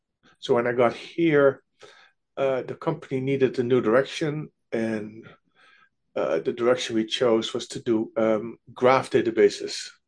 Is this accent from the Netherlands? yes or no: yes; Netherlands; English is a second language; moved away as an adult; now in California, United States; About 20 years ago, I came from the Netherlands to California